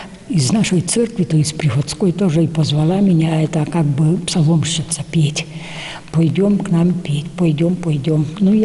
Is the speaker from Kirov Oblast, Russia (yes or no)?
yes; Vyatka, Kirov Oblast, Russia; moved away; Мы приехали сюда из Вятки.